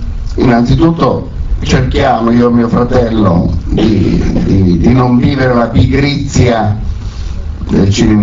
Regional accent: Bologna, Emilia-Romagna, Italy; io sono di Bologna, è una città che era di provincia una volta, adesso non so più cos'è

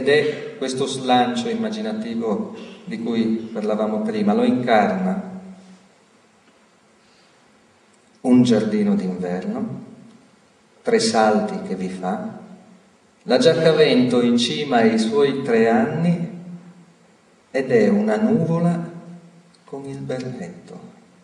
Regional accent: Chiusaforte, Friuli-Venezia Giulia, Italy; Chiusaforte è il mio paese di origine, un paesino infilato in una gola e incistato al confine tra Austria e Slovenia.

